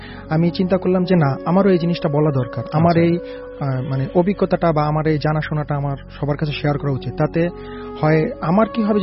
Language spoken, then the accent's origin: Bangla; Dhaka, Dhaka Division, Bangladesh; আমি ঢাকা মিরপুর থেকে এসেছি